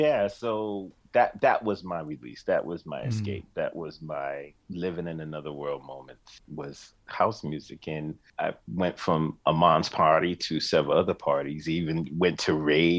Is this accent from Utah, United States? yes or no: no; Savannah, Georgia, United States; also born or lived in Boston; But yes, I grew up in Savannah, Georgia. So Most people don't know that. They know Atlanta. But I grew up in Georgia and finished high school there. And then I went to college in Boston.